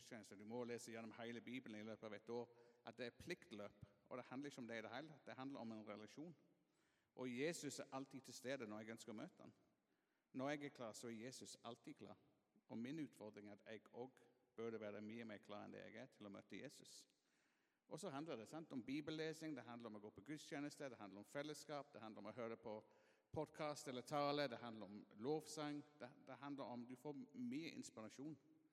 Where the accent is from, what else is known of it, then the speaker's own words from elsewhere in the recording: England, United Kingdom; Norwegian is a second language; jeg er mann og jeg er engelskmann. Og når vi vokser opp i England, sant, så har vi fortalt at stiff upper lip, sant?